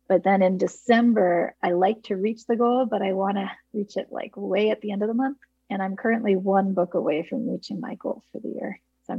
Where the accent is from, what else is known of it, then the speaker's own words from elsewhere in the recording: Hudson, New York, United States; I'm the director of the Hudson Area Library, and I'm also from Hudson.